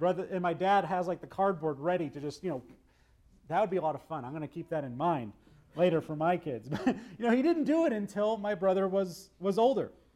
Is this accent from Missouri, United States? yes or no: no; Austin, Texas, United States; The house that I grew up on Lake Austin, we had our own boat dock